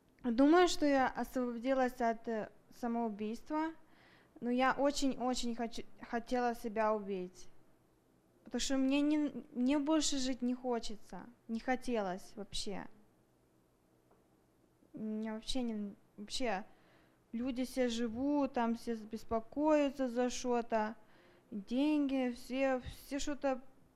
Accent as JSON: {"language": "Russian", "town": "Tacoma", "region": "Washington", "country": "United States", "said": "я из Такомы."}